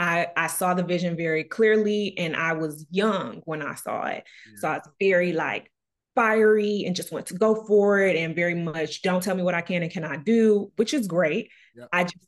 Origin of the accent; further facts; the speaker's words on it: Detroit, Michigan, United States; I'm from Detroit